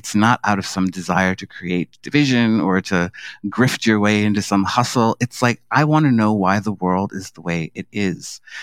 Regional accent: New York City, New York, United States; So I grew up in Harlem in, you know, the 1970s and 80s. Harlem was definitely pre-gentrification. I grew up in the Grant Housing Projects, which are on the west side of Harlem.

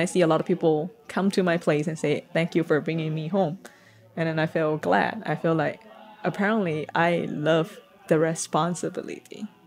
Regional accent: Penang, Malaysia; But I was from Penang. Penang, you know, we call the place food paradise.

